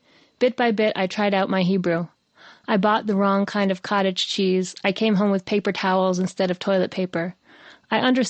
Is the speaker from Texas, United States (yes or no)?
no; Boston, Massachusetts, United States; An Arab shopkeeper gave me coffee with cardamom and somehow guessed that I was from Boston.